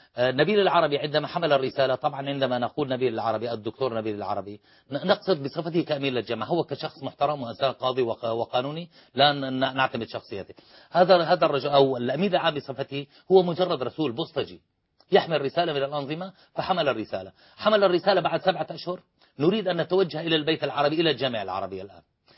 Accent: Syria; ولكن نحن كسوريين عشمنا بالمصريين أكبر من ذلك

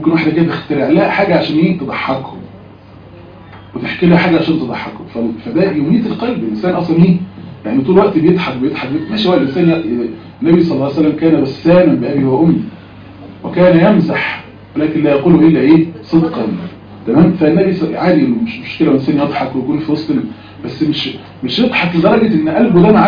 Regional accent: Egypt; احنا عندنا في مصر

